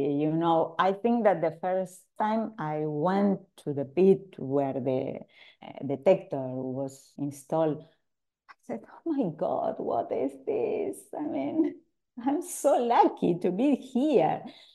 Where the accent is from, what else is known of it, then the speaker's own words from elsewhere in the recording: Argentina; English is a second language; I was a woman from Latin America, from Argentina.